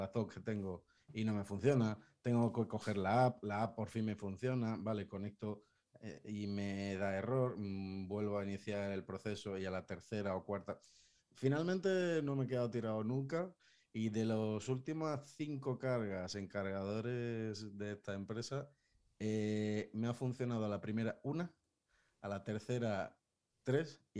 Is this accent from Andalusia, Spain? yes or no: yes; Seville, Andalusia, Spain; now in Madrid, Spain; yo vivo en la Comunidad de Madrid, aunque soy del sur, soy de Sevilla